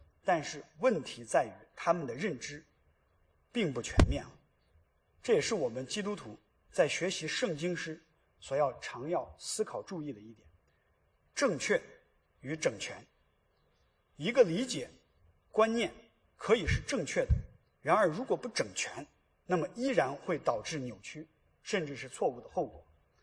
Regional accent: Henan, China; 现在的河南省新乡市，离我的家乡很近啊

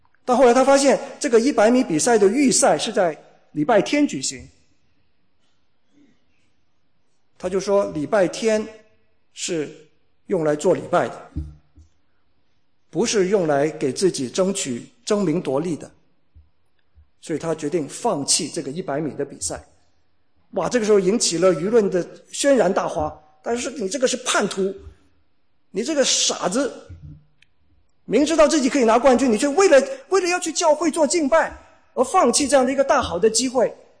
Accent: China; 其实对我们中国人来说应该是家喻户晓的人物

